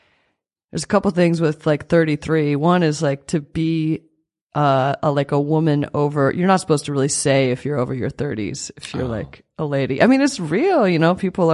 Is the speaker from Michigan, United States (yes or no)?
no; South Dakota, United States; Like I'm obsessed with the void, you know, growing up in South Dakota is very empty.